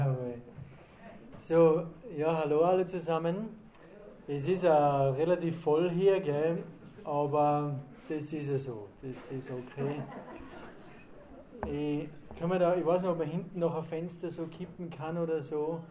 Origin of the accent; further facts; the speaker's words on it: Schladming, Styria, Austria; bin aus Österreich, aus Schladming. Das ist in der Nähe von Salzburg da.